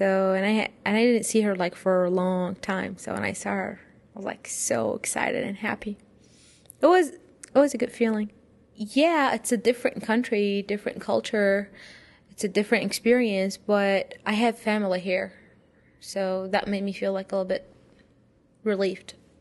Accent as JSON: {"language": "English", "country": "Iraq", "moved": "yes", "lives_now": "United States", "said": "Originally, I'm from Iraq, and I moved to the United States in 2010, April 2010."}